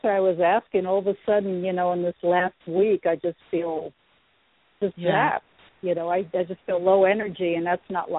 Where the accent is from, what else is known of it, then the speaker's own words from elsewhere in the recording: California, United States; I come from California, but we stay there for about a month and a half.